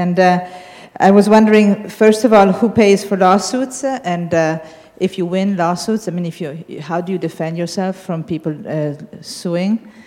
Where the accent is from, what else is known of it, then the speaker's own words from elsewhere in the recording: Italy; Yes, hello, I'm from Italy